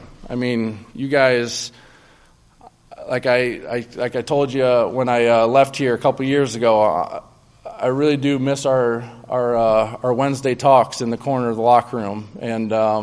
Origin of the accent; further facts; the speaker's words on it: Iowa, United States; Like I said, I'm from Iowa. I don't know too much.